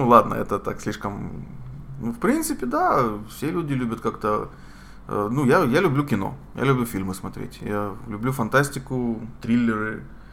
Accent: Ukraine; born there; Нет, я родился в Украине. Ну, в Советском Союзе тогда еще.

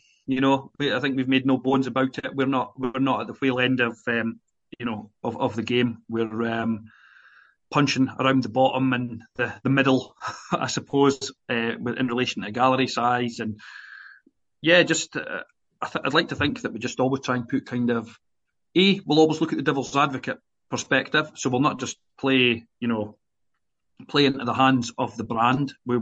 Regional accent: Scotland, United Kingdom; as a Scotsman, a passionate Scotsman sitting here

